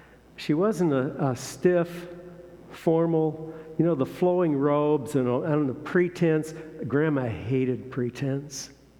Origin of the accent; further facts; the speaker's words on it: Naperville, Illinois, United States; I was raised in Naperville, Illinois.